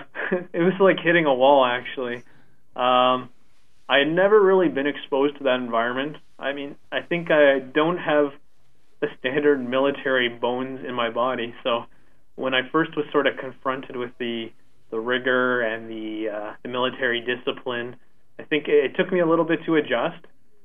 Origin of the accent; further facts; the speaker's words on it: Ontario, Canada; Well, for me, I grew up in Southern Ontario.